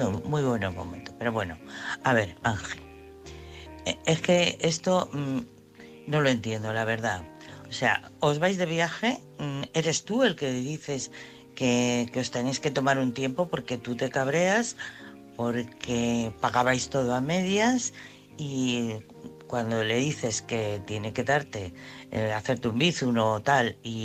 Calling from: Madrid, Community of Madrid, Spain; de Madrid.

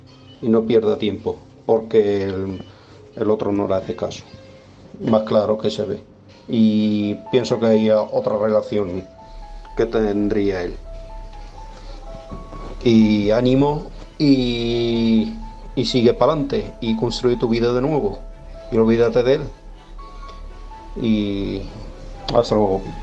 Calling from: Algeciras, Andalusia, Spain; corresponsal de Algeciras.

